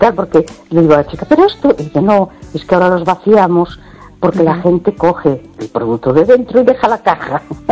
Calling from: A Coruña, Galicia, Spain; de La Coruña.

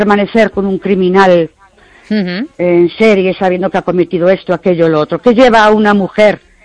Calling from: Ourense, Galicia, Spain; de Orense.

